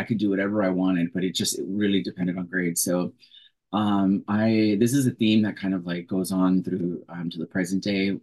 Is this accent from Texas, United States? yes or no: yes; Dallas, Texas, United States; now in Chicago, United States; and I think I mentioned I'm from Dallas, so I was raised there